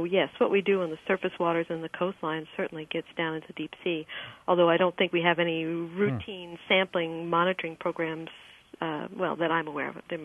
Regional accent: New Jersey, United States; and I am from New Jersey, so in some

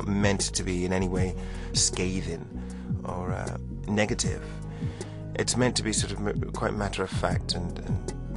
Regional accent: Kilburn, London, United Kingdom; also born or lived in Paddington; Yes. Well, I was actually born in Paddington, but I was raised in Kilburn.

